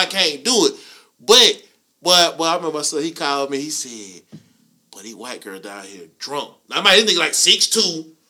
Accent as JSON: {"language": "English", "town": "Easley", "region": "South Carolina", "country": "United States", "said": "I'm from Easley. I mean, that sounds a little bit better than Pickens. I mean, I live in Easley though."}